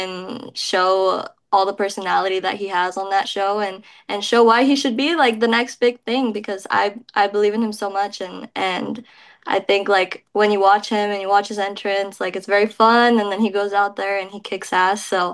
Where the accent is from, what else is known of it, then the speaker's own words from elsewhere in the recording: Laredo, Texas, United States; it was in Laredo, Texas, which is my hometown.